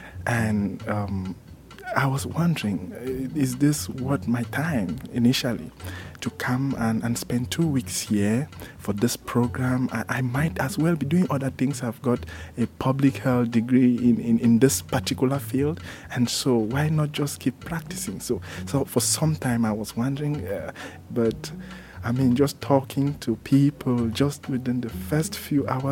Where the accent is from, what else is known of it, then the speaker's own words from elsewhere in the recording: Cameroon; I'm from Cameroon